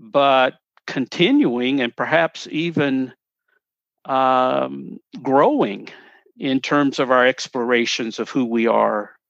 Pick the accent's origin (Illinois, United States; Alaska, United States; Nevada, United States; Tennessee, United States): Tennessee, United States; Paris; my home congregation that I grew up in Parrish, Tennessee, was part of that field.